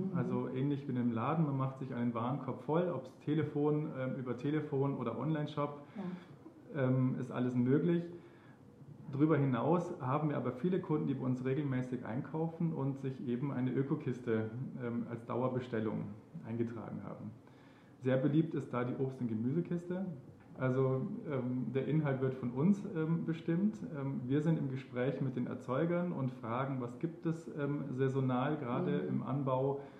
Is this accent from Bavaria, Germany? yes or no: yes; Dorfen, Bavaria, Germany; now in Munich, Germany; Seit 2001 sind wir hier in München Riem. Ursprünglich kommen wir aus dem Raum Dorfen, dort, wo auch Tagwerk entstanden ist.